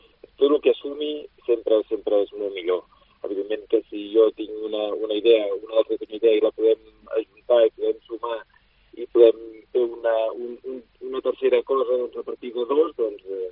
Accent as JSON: {"language": "Catalan", "town": "Igualada", "region": "Catalonia", "country": "Spain", "lives_now": "Barcelona, Spain", "said": "Jo soc d'Igualada, sí."}